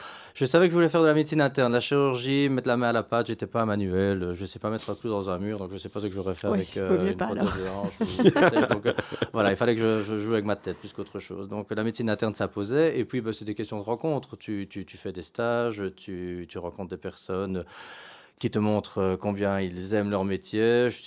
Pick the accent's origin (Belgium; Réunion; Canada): Belgium; Verviers, Wallonia; Je suis verviétois.